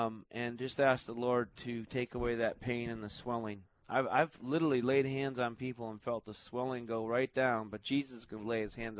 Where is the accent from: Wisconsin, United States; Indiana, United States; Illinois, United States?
Illinois, United States; Chicago; I'm from Chicago originally, so I know where that is.